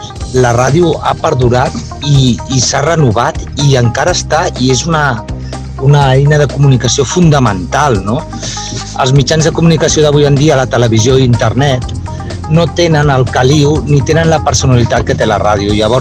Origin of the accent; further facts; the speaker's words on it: Barcelona, Catalonia, Spain; sóc de Barcelona.